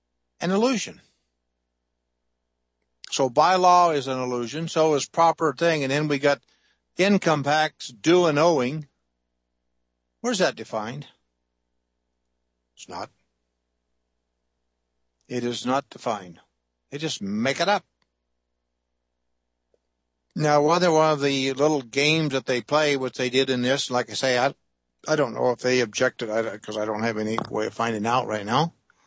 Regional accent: Kansas, United States; I'm a hick from Kansas, farm boy. Not too smart.

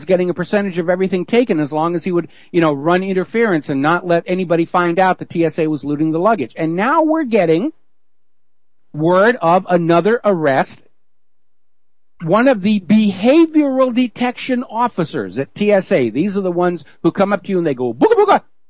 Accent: New Hampshire, United States; the state of New Hampshire, my home state, I am proud to be from the Granite State

